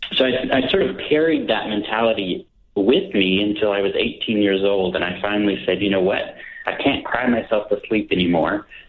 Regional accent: Hueytown, Alabama, United States; So I grew up in Hueytown, Alabama.

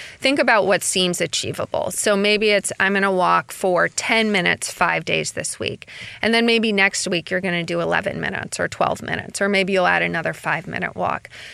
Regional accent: Oregon, United States; We're from Oregon, so we have to get used to the rain.

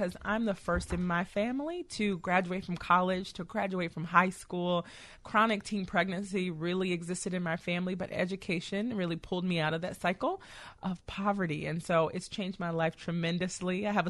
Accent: Chicago, Illinois, United States; born there; I was born in Chicago. Yeah. My mom and dad actually met in Ida B. Wells housing project.

